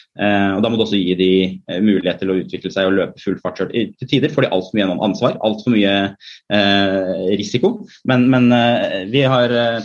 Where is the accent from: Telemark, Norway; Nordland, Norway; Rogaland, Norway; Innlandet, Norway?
Innlandet, Norway; Gjøvik; jeg kommer fra Gjøvik, der har vi en sånn som heter fastland